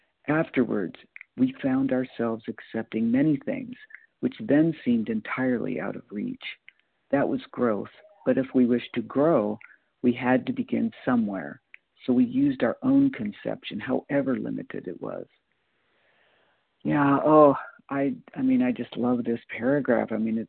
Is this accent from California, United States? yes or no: yes; California, United States; now in Boise, United States; usually in Boise, but today I'm in my home state of California.